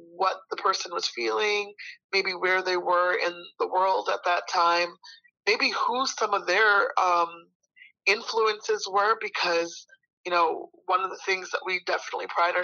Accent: New Orleans, Louisiana, United States; But I'm a woman of color, so, and I'm specifically from New Orleans

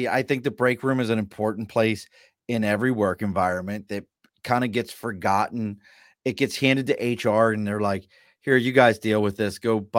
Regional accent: Mid-Atlantic, United States; but really you would make me really happy because I'm from the Mid-Atlantic if you had Tasty Cakes.

